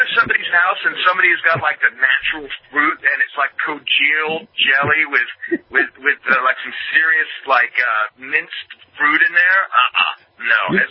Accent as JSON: {"language": "English", "region": "England", "country": "United Kingdom", "tie": "born or raised there", "moved": "yes", "lives_now": "United States", "said": "I was born and raised in England, and we didn't have Thanksgiving, but we did have Boxing Day, which was like Christmas plus."}